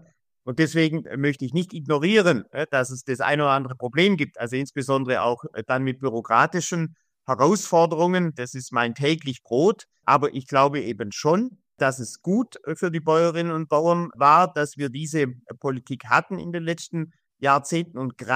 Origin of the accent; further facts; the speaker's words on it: Baden-Württemberg, Germany; meine Heimat am Bodensee bis zur Schwäbischen Alb hoch.